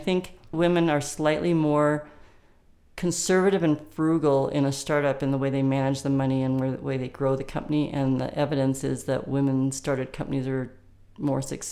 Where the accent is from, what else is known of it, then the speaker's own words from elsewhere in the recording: Broomfield, Colorado, United States; also born or lived in Boulder; I was born in Boulder Community Hospital, but my dad actually and mom decided not to buy the house on Mapleton Hill that they were looking at and bought a house in Broomfield. That's where I was actually raised.